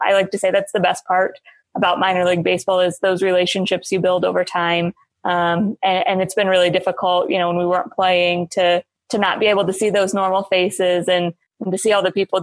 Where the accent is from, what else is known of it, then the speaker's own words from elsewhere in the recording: Illinois, United States; So I grew up in Southern Illinois, my entire family, St. Louis Cardinal fans.